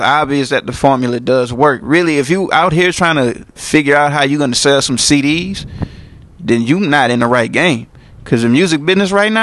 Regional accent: New Orleans, Louisiana, United States; Yeah, I was in the hood, but I did me. Because I grew up in New Orleans where they kind of allow you to be who you are.

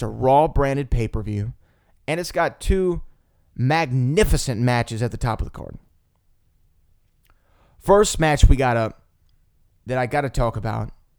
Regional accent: the South, United States; accent: Southern; there goes my southern accent

